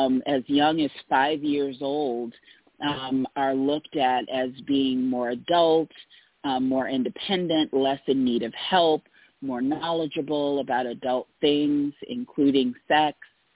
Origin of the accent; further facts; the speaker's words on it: Indiana, United States; It is a lifelong dream that I had since I was a little bookish girl growing up in Indiana.